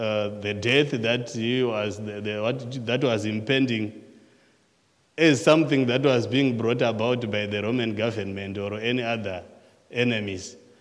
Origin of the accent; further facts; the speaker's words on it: Zimbabwe; I grew up in Zimbabwe, in a rural area where we used cattle as draft power for plowing the fields.